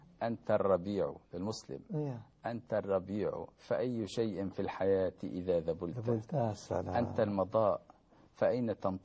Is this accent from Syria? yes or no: yes; Syria; عندنا في سوريا